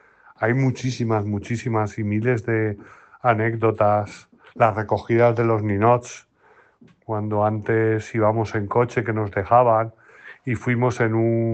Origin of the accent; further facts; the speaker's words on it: Caudete, Castilla-La Mancha, Spain; Yo ya desde pequeñito estoy vinculado a la pólvora porque en las fiestas de mi pueblo, de Caudete Albacete